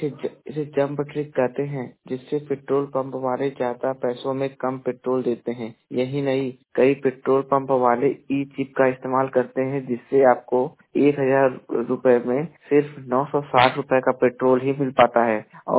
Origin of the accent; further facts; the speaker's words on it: Jaunpur, Uttar Pradesh, India; मैं उत्तर प्रदेश के जौनपुर जिले का निवासी हूं